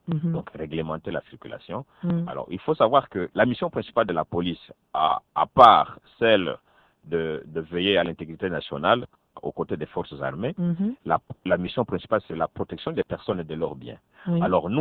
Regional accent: DR Congo; Parce que en tant que Congolais aussi, j'ai le souci de ma nation.

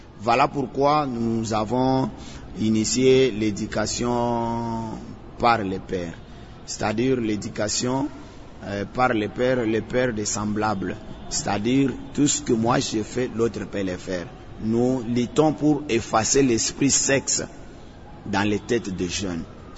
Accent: Kasaï-Central, DR Congo; d'abord chez nous, au Kassai Central, la place de la femme, c'était à la cuisine

